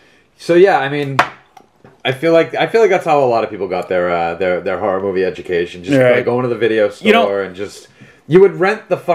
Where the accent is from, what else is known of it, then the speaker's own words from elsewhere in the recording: Winthrop, Massachusetts, United States; we grew up in Winthrop, Massachusetts, and that was our, like, that was our regional haunted house.